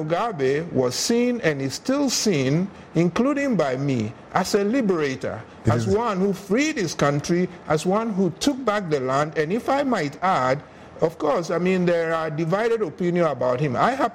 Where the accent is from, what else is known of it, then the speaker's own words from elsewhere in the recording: Accra, Greater Accra, Ghana; I mean, it was a privilege growing up in Accra at the time